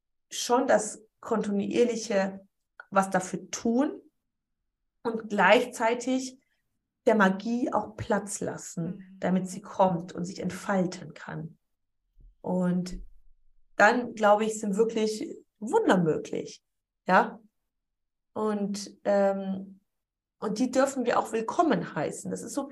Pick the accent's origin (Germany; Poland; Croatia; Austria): Poland; Aber ich bin sehr gläubig. Ich komme aus Polen, das sind ja alle katholisch.